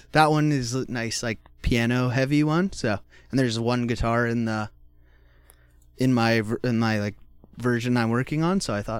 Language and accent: English; Orangeville, Ontario, Canada; I grew up there. I was born in Orangeville. My mom's side of the family has been in Orangeville for generations. So I love it there.